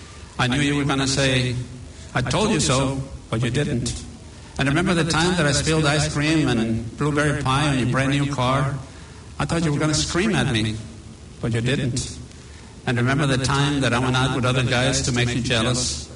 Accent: Texas, United States; born there; I was born in South Texas of Mexican parents. Both my father and mother were from Mexico.

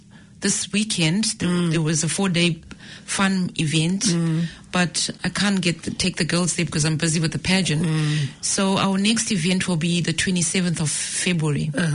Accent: Zimbabwe; first language Shona; English is a second language; I'm from Zimbabwe originally.

